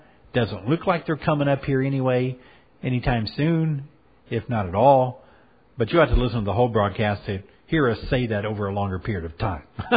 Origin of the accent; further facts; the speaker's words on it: Tennessee, United States; from the hills of Tennessee, my hometown, woo-hoo, or my home state, woohoo.